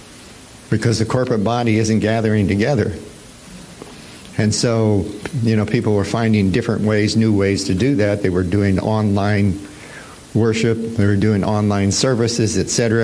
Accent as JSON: {"language": "English", "town": "Omaha", "region": "Nebraska", "country": "United States", "said": "But it's not the same as being in Omaha. She wouldn't let me go. And it's kind of my home state, you know."}